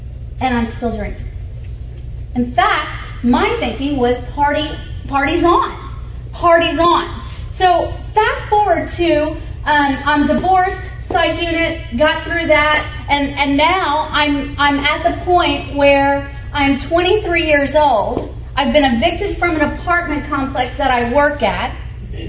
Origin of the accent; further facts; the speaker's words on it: Houston, Texas, United States; now in Dallas, United States; at this time I'm in Dallas, and I grew up in Houston.